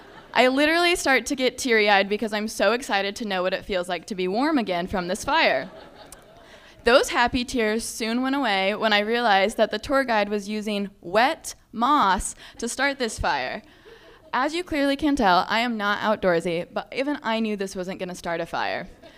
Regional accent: California, United States; so naturally, since I'm from Southern California, I have to describe to you what I wore.

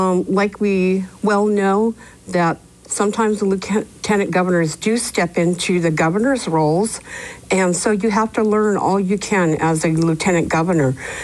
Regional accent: Sitka, Alaska, United States; from Sitka, Alaska.

